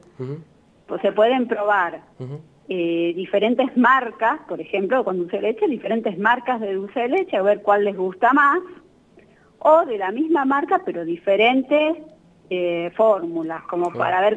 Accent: Buenos Aires, Argentina; moved away as an adult; now in Salta, Argentina; Soy de Buenos Aires, pero hace 12 años vivo en Salta, sí.

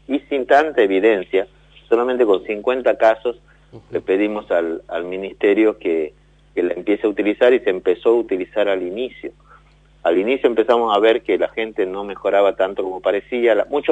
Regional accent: Argentina; como argentinos

